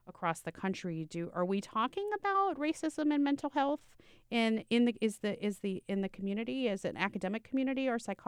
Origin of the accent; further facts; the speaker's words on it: Miami, Florida, United States; I grew up in Miami, which is kind of the South and kind of not in a lot of weird ways.